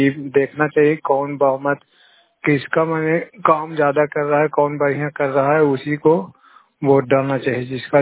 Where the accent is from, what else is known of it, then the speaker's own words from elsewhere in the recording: Gorakhpur, Bihar, India; गोरखपुर पंचायत के रहने वाले हैं, नालंदा जिला के निवासी हैं।